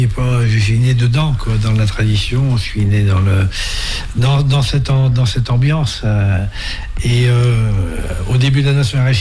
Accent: Fenouillet, Occitanie, France; born there; also born or lived in Paris; Ah, moi, je suis né chez ma tante parce que ma mère était malade. Non, je suis né au Fenouillet.

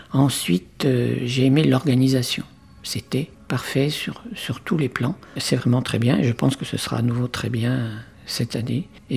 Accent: Landerneau, Brittany, France; se dérouler dans ma Bretagne natale, puisque je suis originaire de Landerneau, à côté de Brest.

